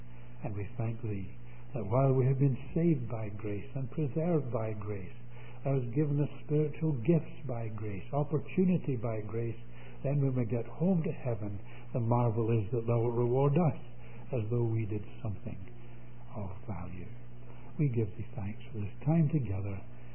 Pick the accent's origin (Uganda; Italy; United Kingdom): United Kingdom; Scotland; Being a Scot, I always devised a means whereby I could give them a little pocket money.